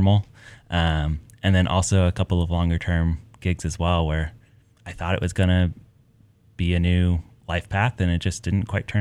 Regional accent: Midwest, United States; also born or lived in Portland; I grew up in the Midwest. I'd already spent time on the East Coast.

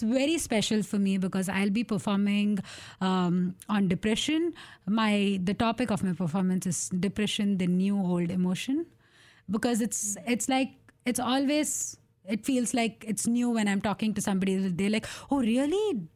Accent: India; English is a second language; now in United States; I know growing up in India, it's a big taboo topic.

